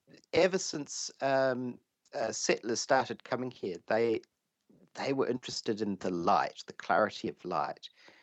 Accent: Christchurch, Canterbury, New Zealand; also born or lived in overseas; I've lived overseas for a long time, but I grew up in Christchurch, and in fact, I live only about a couple of blocks away from the first house that I lived

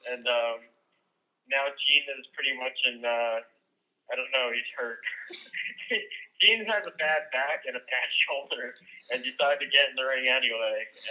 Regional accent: New Jersey, United States; Yeah, I'm from Jersey. We fight dirty.

